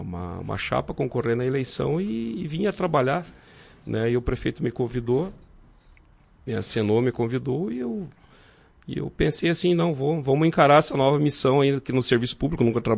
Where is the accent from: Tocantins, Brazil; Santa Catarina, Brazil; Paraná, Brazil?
Santa Catarina, Brazil; Fraiburgo; lá em Santa Catarina, que eu sou de Fraiburgo, aí eu fiz colégio agrícola, técnico agrícola